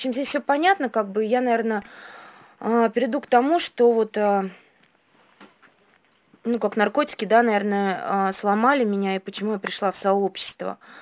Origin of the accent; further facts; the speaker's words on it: Moscow, Russia; Я выросла здесь, в Москве, и жила с бабушкой. Сперва жила с мамой, с папой до 5 лет, потом жила с бабушкой.